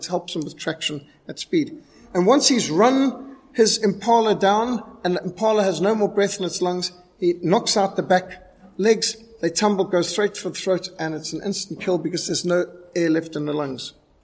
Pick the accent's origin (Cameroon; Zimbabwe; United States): Zimbabwe; Well, this is where I grew up in Rhodesia. We would get giraffes coming in our swimming pools.